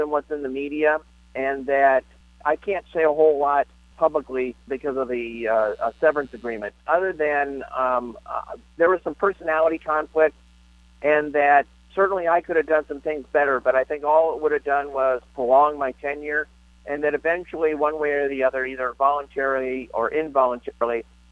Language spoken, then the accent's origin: English; Iowa, United States; Well, I think that the opportunity to once again be back in my home state was a big draw.